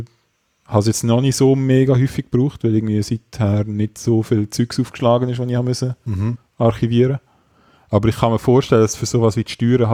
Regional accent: Switzerland; Das ist ein bisschen schwierig als Schweizer, weil eigentlich sind die nur nach Deutschland.

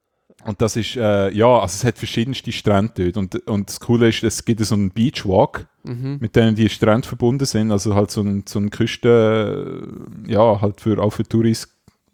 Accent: Switzerland; da habe ich mir jetzt also auch als Schweizer gesagt

